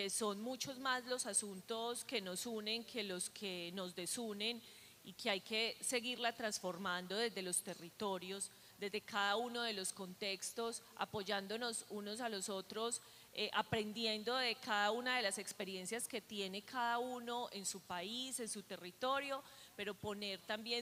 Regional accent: Antioquia, Colombia; Hay una ley en mi país, una ley de educación general, por supuesto, pero cada uno de esos colegios en Medellín hace su propia transformación.

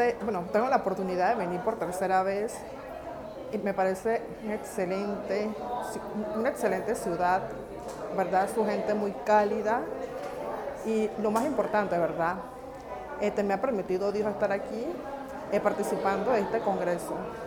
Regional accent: Panama; Es algo innovador que voy a poner en práctica en mi país, Panamá.

